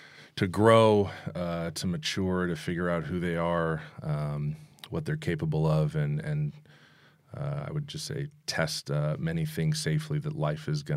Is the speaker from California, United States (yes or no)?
yes; California, United States; I'm from the Valley. I played for Tom Usborne, went to Chatsworth High School, went to Fresno State